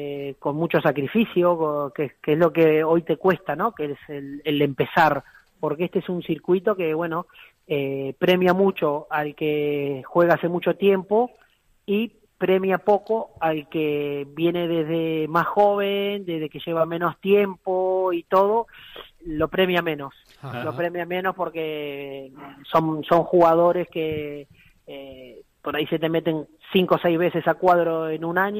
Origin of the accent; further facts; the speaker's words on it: Mar del Plata, Buenos Aires Province, Argentina; De Mar del Plata.